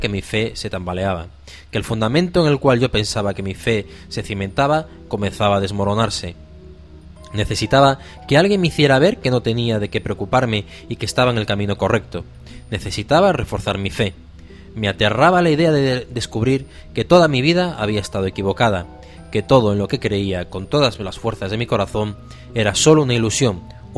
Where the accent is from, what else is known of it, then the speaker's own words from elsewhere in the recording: Bolivia; soy boliviana, tengo 29 años y durante los últimos 8 años de mi vida he tenido la gran bendición de transitar por el sendero del Islam. Vengo de una familia con tendencia católica pero muy poco religiosa.